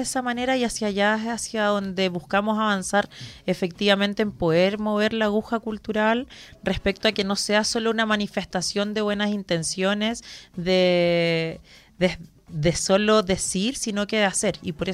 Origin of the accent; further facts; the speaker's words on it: Santiago, Santiago Metropolitan Region, Chile; Soy de Santiago y vivo hace 3 años también en la región de O'Higgins